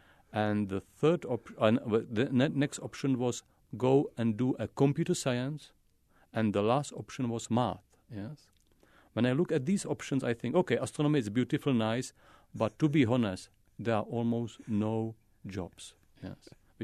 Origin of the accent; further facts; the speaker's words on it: Prague, Czechia; English is a second language; I was growing up in Prague, in big city